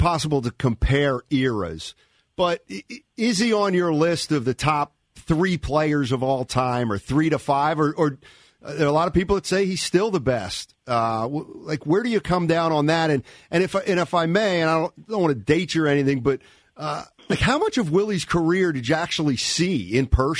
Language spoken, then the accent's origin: English; East Coast, United States; I'm from the East Coast originally